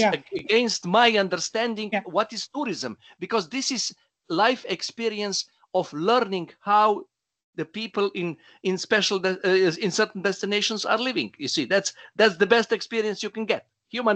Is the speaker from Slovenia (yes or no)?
yes; Slovenia; English is a second language; For instance, I'm coming from Slovenia. country of 2 million.